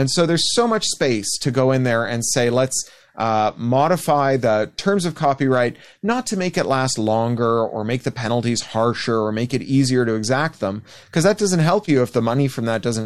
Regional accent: Canada; I am Canadian. We're like serial killers. We're everywhere and we look just like everybody else.

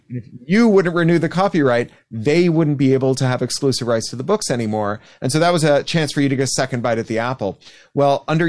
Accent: Canada; I am Canadian. We're like serial killers. We're everywhere and we look just like everybody else.

